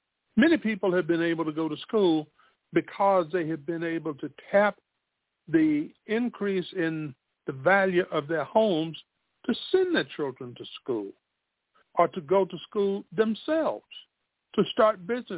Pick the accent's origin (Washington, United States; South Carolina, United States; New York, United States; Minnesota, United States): South Carolina, United States; Spartanburg; When I attended college, there is a college in my hometown, Spartanburg, South Carolina, that was for men, Wofford College.